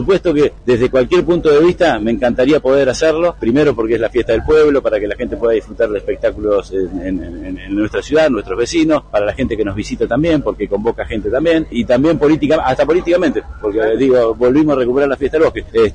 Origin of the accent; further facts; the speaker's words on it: Golondrinas, Chubut, Argentina; yo soy vecino de Golondrinas, viví toda la vida en Golondrinas y sigo viviendo en Golondrinas.